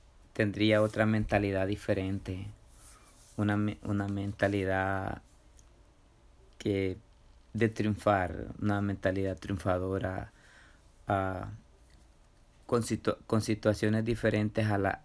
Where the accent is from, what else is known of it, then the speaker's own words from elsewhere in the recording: south, Honduras; Crecí en el sur de Honduras.